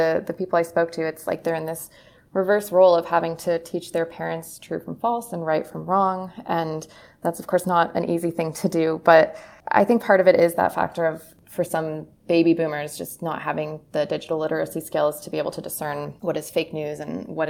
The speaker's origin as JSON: {"language": "English", "country": "Canada", "said": "I'm actually Canadian as well. I'm a dual citizen, so I spend some time back in Canada with my family."}